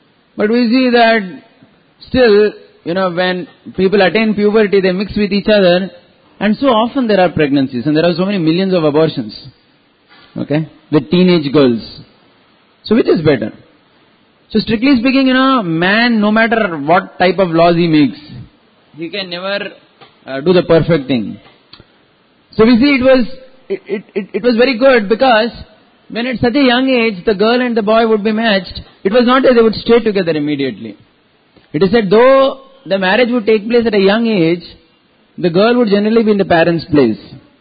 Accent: Mumbai, Maharashtra, India; I was born and brought up in Bombay till 12th standard.

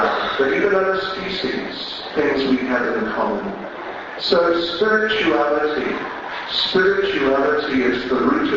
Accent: New Zealand; and I'm originally from New Zealand.

